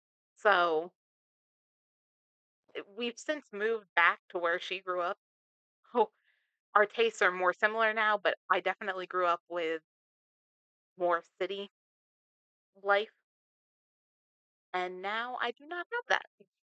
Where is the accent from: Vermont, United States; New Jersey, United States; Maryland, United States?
New Jersey, United States; So, I grew up in a suburb of New Jersey. I don't want to say the exact one